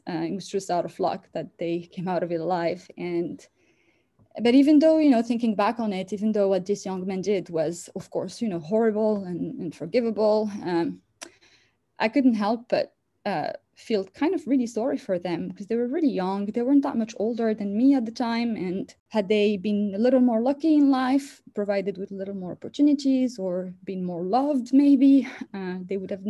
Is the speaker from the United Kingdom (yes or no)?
no; Casablanca, Casablanca-Settat, Morocco; And so I grew up in Casablanca, which is a big, one of these really big, noisy, overwhelming cities that are developing rapidly and with lots of wealth and social inequalities.